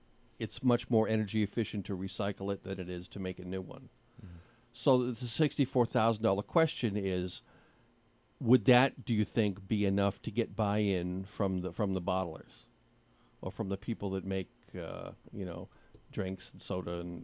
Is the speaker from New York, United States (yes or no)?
no; Massachusetts, United States; Like, you know, growing up in Massachusetts, when I worked in a liquor store